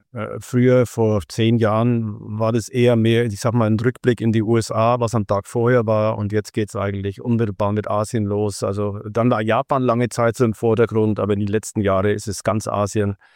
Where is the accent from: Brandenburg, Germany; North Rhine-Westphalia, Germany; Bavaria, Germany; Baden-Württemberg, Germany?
Bavaria, Germany; Genau, ich komme aus Bayern, aber wichtig jetzt sozusagen für die interne Abgrenzung, ich komme aus Nordbayern, nicht aus Südbayern, genauer aus Franken.